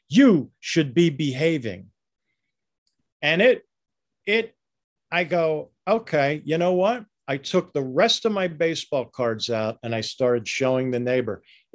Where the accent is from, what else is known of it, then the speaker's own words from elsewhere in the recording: Pennsylvania, United States; Hey, listen, I will never forgive my home state of Pennsylvania for going red in 2016, ever.